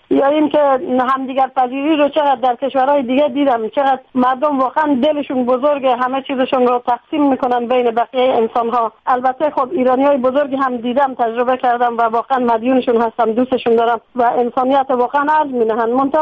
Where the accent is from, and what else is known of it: Afghanistan